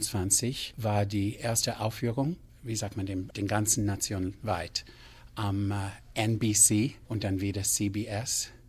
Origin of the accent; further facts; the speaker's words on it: Canada; now in Salt Lake City, United States; Ich komme aus Kanada, wohne jetzt in Salt Lake City.